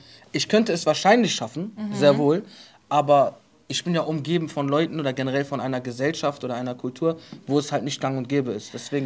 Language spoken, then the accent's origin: German; Morocco; Ich bin Marokkaner.